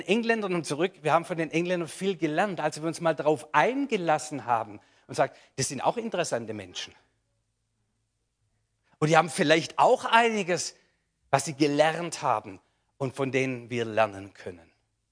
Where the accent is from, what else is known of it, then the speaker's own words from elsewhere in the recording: Baden-Württemberg, Germany; Nun, ich bin Schwabe.